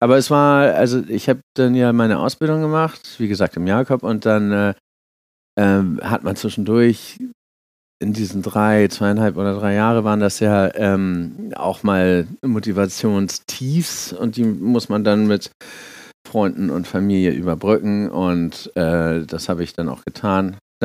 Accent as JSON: {"language": "German", "region": "Hamburg", "country": "Germany", "also_born_or_lived": "Schleswig-Holstein", "said": "ich komme aus Hamburg und war auch in Schleswig-Holstein"}